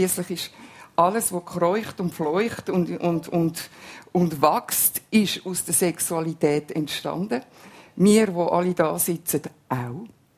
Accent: Switzerland; also born or lived in Italy; ich bin weder in Italien wirklich als Italienerin angesehen, dort bin ich die Schweizerin, die dann auf Besuch kommt und da sagen sie, ja, du bist halt Italienerin. Also ich bin wirklich beides.

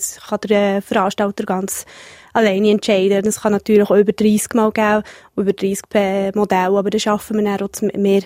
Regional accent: Bern, Switzerland; Als Bernerin müsste ich fast sagen

